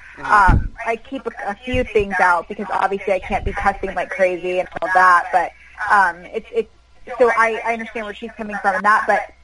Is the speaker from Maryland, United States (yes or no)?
yes; Baltimore, Maryland, United States; born there; I was born in Baltimore